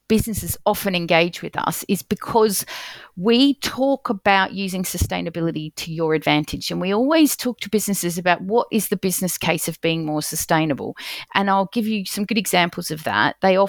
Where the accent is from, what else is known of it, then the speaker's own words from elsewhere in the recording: Australia; now in United Kingdom; I grew up in Australia and we have really have had the ozone layer as a crisis topic for years in our DNA. I lived in an area where we'd have drought, and I still love living in the UK when we have beautiful green lawns.